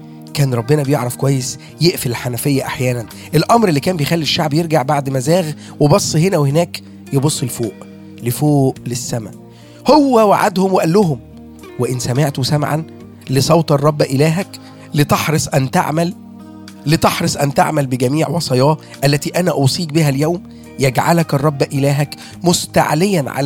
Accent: Egypt; عاوز اقول كمصري اني بثق في سياسة بلدي وقوتها

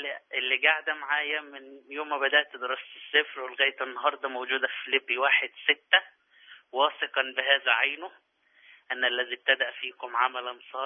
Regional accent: Asyut, Asyut Governorate, Egypt; من أسيوط.

